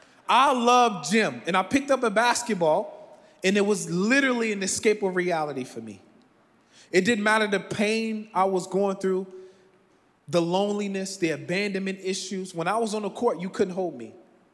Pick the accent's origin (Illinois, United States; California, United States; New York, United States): Illinois, United States; Chicago; So I am originally from Chicago. Born and bred. Shot town, stand up. Born and bred all my life.